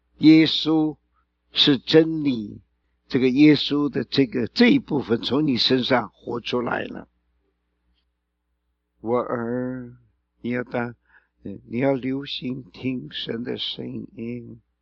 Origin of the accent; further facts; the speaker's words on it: China; 尤其是我们中国人哈，中国人是所谓周礼之邦，非常的客气的哈，都是讲礼貌的。